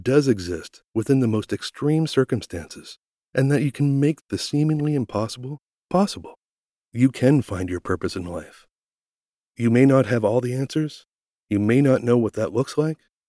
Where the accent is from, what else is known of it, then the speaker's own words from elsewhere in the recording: Eastern Canada, Canada; now in Vancouver, Canada; Growing up on the East Coast, I could only dream about what that was like, to live in a city with a National Hockey League team. After moving across the country to become a resident of Vancouver